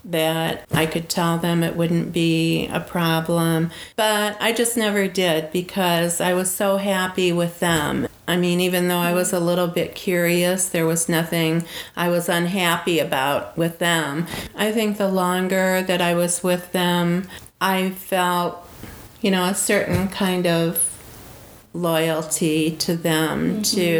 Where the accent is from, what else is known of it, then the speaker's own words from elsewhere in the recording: Elkhart, Indiana, United States; also born or lived in Dowagiac, United States; I go by both names. I was born here in Dowagiac, and when I was 5 years old, I was adopted by a family in Elkhart, Indiana.